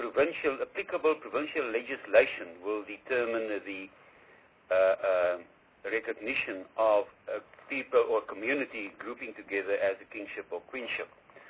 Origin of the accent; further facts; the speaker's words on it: Free State, South Africa; I'm from the Free State.